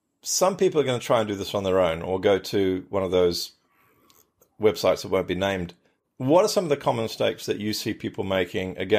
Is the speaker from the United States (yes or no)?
no; Ireland; So I'm from Ireland.